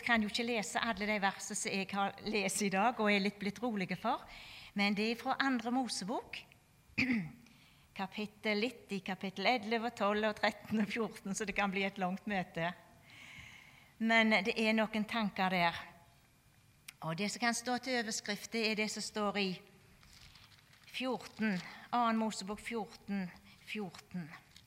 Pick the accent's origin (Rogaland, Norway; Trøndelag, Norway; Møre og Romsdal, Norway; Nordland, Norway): Rogaland, Norway; Vea; For meg som er fra Vea, jeg tenkte jeg skulle ikke nevne noe om Vea i dag.